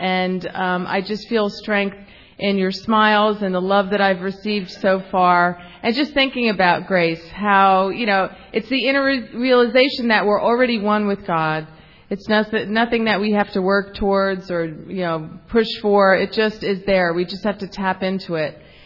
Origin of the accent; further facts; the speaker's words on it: Tallahassee, Florida, United States; also born or lived in New Jersey; I'm from Tallahassee, Florida. I see some Tallahassees over there, yeah. Via New Jersey, I see some Jerseys over here.